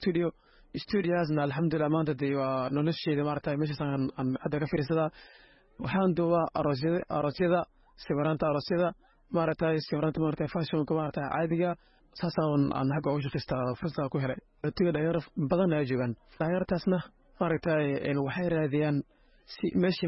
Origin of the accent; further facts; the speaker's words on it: Bu'aale, Middle Juba, Somalia; born there; moved away; also born or lived in Dagahaley, Kenya; ku waa dheer casir libiste waxaan ku dhashay Buare Jubada Dhexe waxaan ka soo baxnay Buare abaar darteed